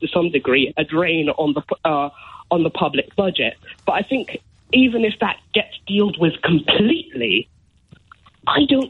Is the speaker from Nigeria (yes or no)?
no; London, United Kingdom; I grew up in Northwest London, the community I grew up